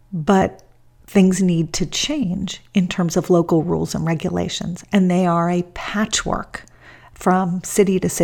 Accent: Los Angeles, California, United States; In my hometown of Los Angeles, I am very, very loud about the following fact.

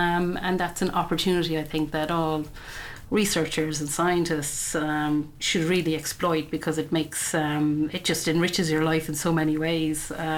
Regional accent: Munster, Ireland; now in Cork, Ireland; So I'm a Cork graduate. I'm originally from Tipperary. We live just outside Cork

